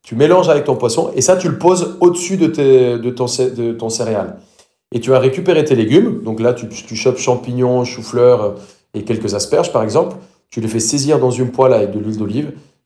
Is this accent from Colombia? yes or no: yes; Colombia; French is a second language; on pense que je suis un Français teubé et pas un Colombien très intelligent